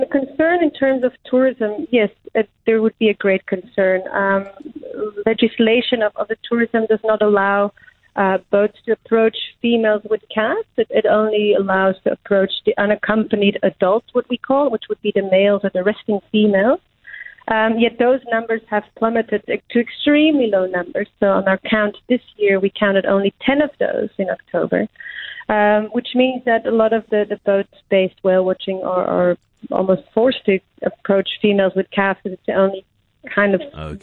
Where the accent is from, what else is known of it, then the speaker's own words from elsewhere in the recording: Belgium; Yeah, it's a Flemish name. I'm from Belgium.